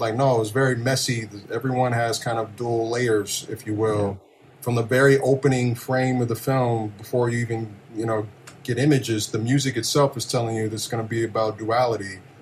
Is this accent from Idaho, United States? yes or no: no; Kansas City, Missouri, United States; I grew up in Kansas City, in the middle of the country.